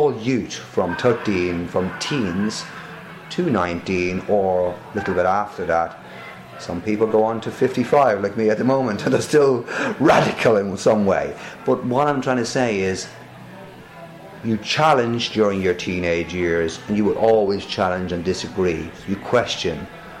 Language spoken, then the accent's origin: English; Drogheda, Leinster, Ireland; I was 17, and I was working class from Baldsgrove in Drogheda, and I, from a big family, I'm this oldest son